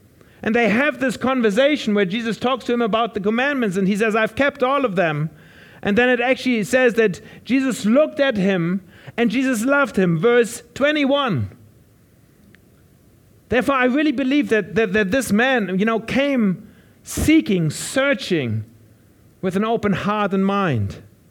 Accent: Germany; Now, I come from Germany, and in Germany, we used to have some religion. But it's very atheistic at the moment, and I can say that. I'm German.

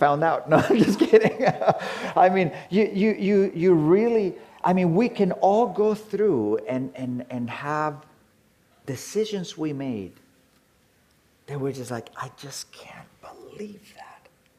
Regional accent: Capdepera, Balearic Islands, Spain; When I was growing up in Capdepera, I would go to the market, and my grandparents would be at the market

